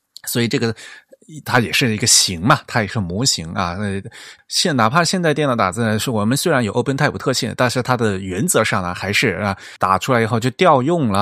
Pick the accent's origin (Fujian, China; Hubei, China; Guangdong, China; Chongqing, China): Fujian, China; 大家可能也知道哈，我是福建人，像我福建老家